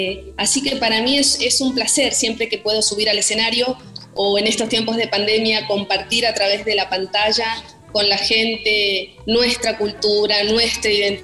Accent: Resistencia, Chaco, Argentina; also born or lived in Clorinda; viviendo en el Chaco yo, en Córdoba, Diego Pérez, viajamos sin escalas desde Resistencia Chaco, donde yo me crié, porque yo soy nacida en Clorinda Formosa

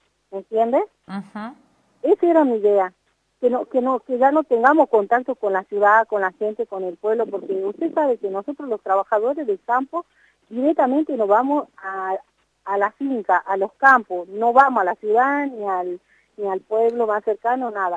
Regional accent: northern Argentina, Argentina; Nosotros somos muchos los norteños que vamos para allá

